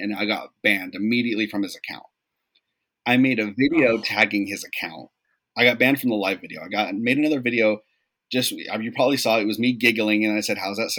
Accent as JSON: {"language": "English", "town": "San Antonio", "region": "Texas", "country": "United States", "tie": "born or raised there", "also_born_or_lived": "El Paso", "said": "the area I grew up in was mostly Republican. I grew up in San Antonio. When I moved to El Paso, it was a completely different story."}